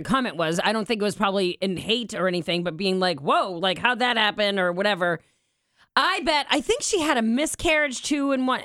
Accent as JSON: {"language": "English", "town": "Boston", "region": "Massachusetts", "country": "United States", "accent": "Boston", "said": "my Boston accent sometimes comes out."}